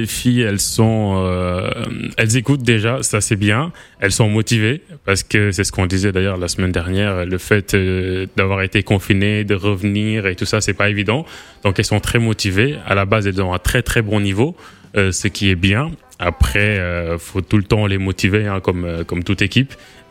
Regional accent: Senegal

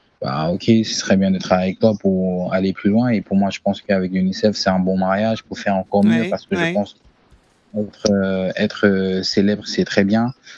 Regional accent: Bafoussam, West, Cameroon; Donc, pour moi, je considère l'ouest comme étant l'endroit où j'ai grandi, mon adolescence et tout ça. Donc, Bafoussam reste une ville de cœur qui n'a pas de pareil pour moi.

